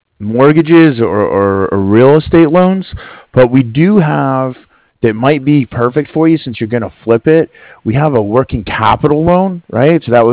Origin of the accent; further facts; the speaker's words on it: Culpeper, Virginia, United States; born there; Yeah, I was born up in Culpeper. You probably don't even know where that is, but it's out in the sticks.